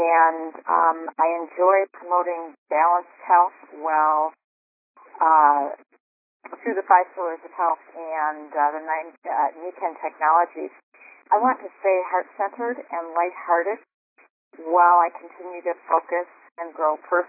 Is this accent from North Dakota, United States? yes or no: no; La Crosse, Wisconsin, United States; I'm from La Crosse, Wisconsin.